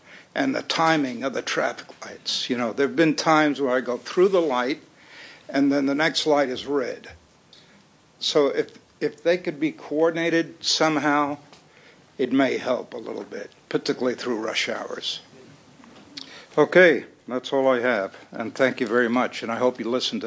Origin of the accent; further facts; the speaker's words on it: New York, United States; now in Kirkland, United States; So I'm originally from New York, where you hardly know your neighbor.